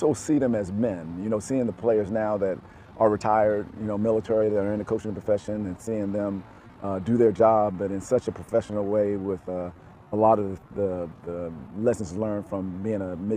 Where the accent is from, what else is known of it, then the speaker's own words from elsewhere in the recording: Maryland, United States; it being a Naval Academy and in Maryland and my hometown, it's been really a blessing all around.